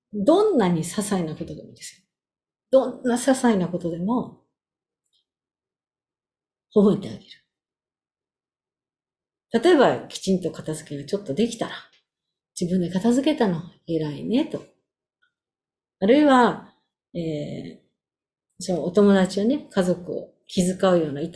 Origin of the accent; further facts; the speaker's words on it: Tokyo, Japan; now in New York, United States; 私東京から来たんですけど